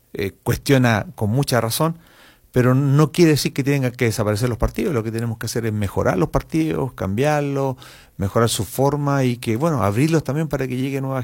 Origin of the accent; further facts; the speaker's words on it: Los Ángeles, Biobío, Chile; Sí, angelino, sí. Soy de Los Ángeles, sí. Nacido en Los Ángeles, estudié después Derecho aquí en la Universidad de Concepción.